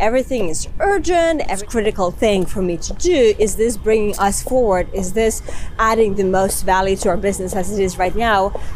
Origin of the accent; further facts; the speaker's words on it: Finland; moved away as an adult; also born or lived in St. Petersburg, Russia; So yeah, I was born in St. Petersburg. I lived there until I was six, and then moved to Finland, and you know, grew up in Finland, went to school there, went to do my university studies, did my master's in Finland